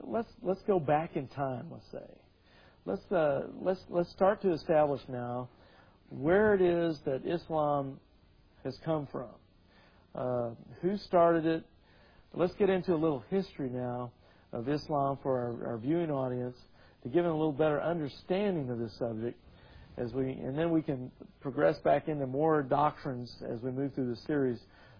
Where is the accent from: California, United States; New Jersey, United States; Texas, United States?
Texas, United States; I'm a Texan. We're here in Texas when we're filming this